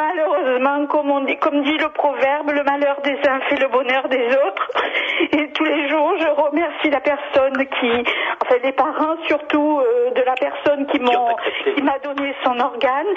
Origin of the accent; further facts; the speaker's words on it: France; also born or lived in Argentina; je suis française, j'ai vécu 10 ans en Argentine